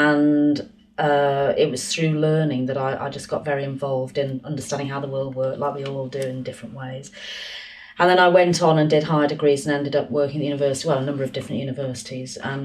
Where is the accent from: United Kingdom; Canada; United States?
United Kingdom; Liverpool, North West England; born there; I was born in Liverpool in 1956. So I'm nearly 50 years old. And I was born into a family that was a what we used to call a skilled working class family.